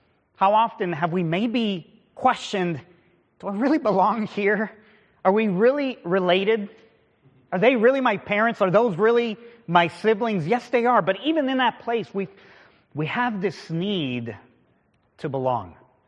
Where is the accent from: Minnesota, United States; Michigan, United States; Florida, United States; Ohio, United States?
Minnesota, United States; also born or lived in Houston; I was born in Houston, and when I was very young, my dad was sent to plant a church in a small rural farming community in southwestern Minnesota.